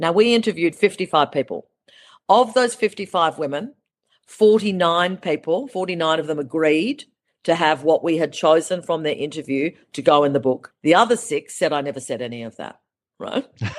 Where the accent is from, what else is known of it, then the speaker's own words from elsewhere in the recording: Australia; I said, I'm from Australia. I'm not international press.